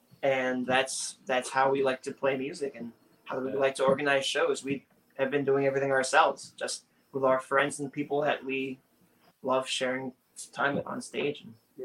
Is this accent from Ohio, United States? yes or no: no; White Plains, New York, United States; So I grew up in White Plains.